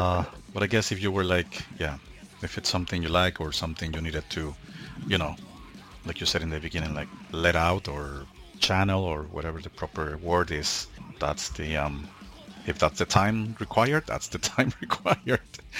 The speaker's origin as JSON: {"language": "English", "country": "Mexico", "said": "And I should know if it was, because I'm from Mexico."}